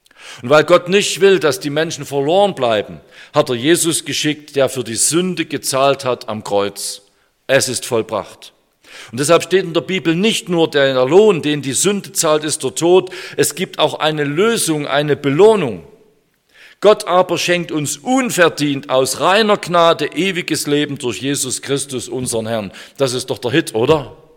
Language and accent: German; Saxony, Germany; Ich als Sachse hatte aber nur eine schlapprige OP-Maske unter der Nase baumeln.